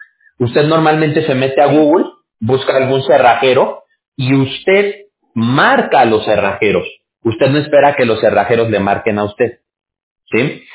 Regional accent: Mexico; yo soy mexicano.

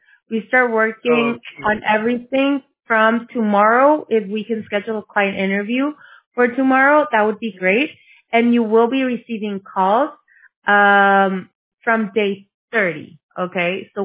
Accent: Mexico; English is a second language; I am Mexican, so even my English accent is different than if I would be talking in Spanish

